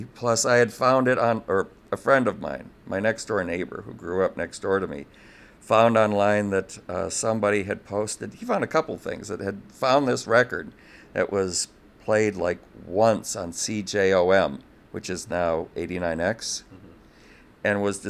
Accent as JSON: {"language": "English", "town": "Harper Woods", "region": "Michigan", "country": "United States", "tie": "born or raised there", "said": "I grew up in Harper Woods, and like 3-4 blocks down from our house was a rental hall called Harper Hall."}